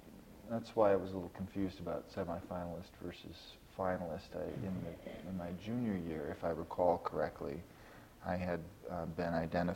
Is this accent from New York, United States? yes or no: yes; Williamsville, New York, United States; also born or lived in Buffalo; I was born in Buffalo, New York, and raised in a small town outside Buffalo called Williamsville, New York. And I attended Williamsville South High School.